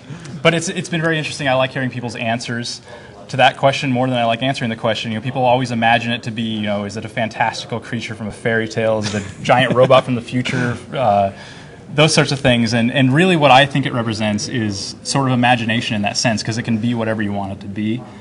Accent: Colorado, United States; now in San Francisco, United States; I love, of course, it feels like home to me because I'm from Colorado and it has the mountains.

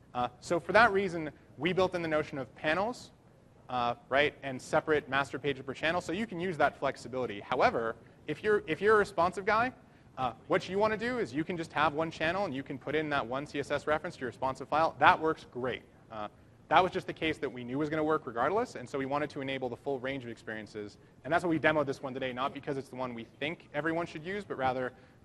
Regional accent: Canada; as a Canadian, thank you for saying Zed correctly

